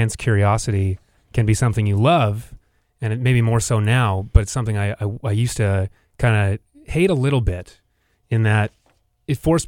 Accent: Winnipeg, Manitoba, Canada; on a little farm. I did move to the city, between 2 and 3.

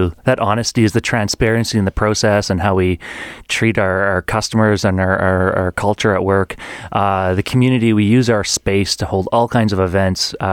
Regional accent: Winnipeg, Manitoba, Canada; also born or lived in Ottawa; I grew up in Winnipeg, but before I moved back almost 3 years ago, I worked for 10 years as an economist with the federal government in Ottawa

